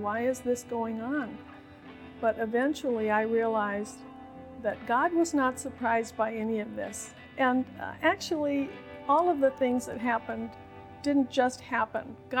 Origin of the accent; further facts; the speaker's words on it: Midwest, United States; Well, I grew up in the Midwest. I refer to it as Little House on the Prairie.